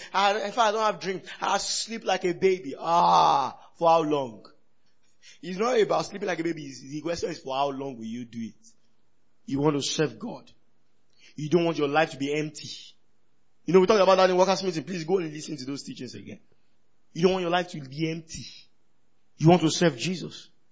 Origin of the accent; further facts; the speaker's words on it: Ibadan, Oyo, Nigeria; growing up in Ibadan gives you a different light